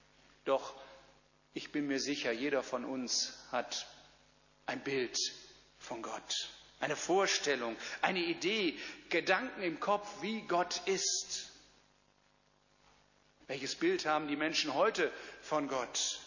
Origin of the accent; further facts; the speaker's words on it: North Rhine-Westphalia, Germany; Kölner Dom, nicht weit von meiner Heimat.